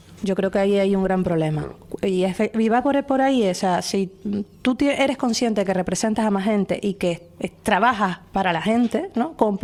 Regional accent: Canary Islands, Spain; Y tú me estás quitando la igualdad de oportunidades que me afecta además a mi bolsillo como canario.

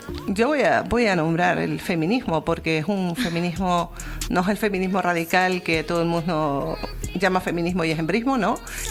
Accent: Santa Cruz de Tenerife, Canary Islands, Spain; Soy muy chicharrera.

